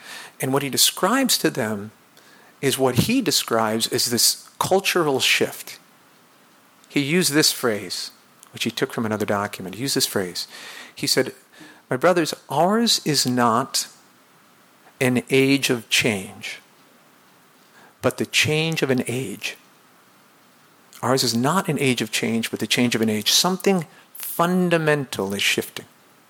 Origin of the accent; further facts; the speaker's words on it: Venezuela; I grew up in Venezuela, or at least for 5 years of my life was in Venezuela.